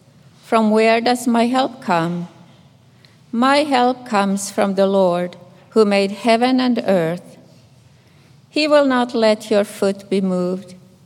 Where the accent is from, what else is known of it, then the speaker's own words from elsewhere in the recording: Finland; English is a second language; now in Phoenix, United States; And I'm stationed in Phoenix, Arizona. Originally, I come from Finland. That's why I have an accent.